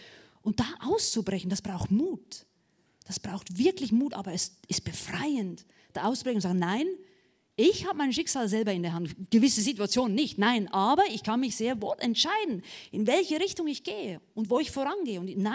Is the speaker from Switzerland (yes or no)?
yes; Switzerland; accent: Swiss German; Ich merke gerade, ich rede Hochdeutsch. Ich war 2 Wochen in Deutschland, es ist halt noch nicht umgestellt irgendwie. Ich kann ja auf Schweizerdeutsch wieder machen.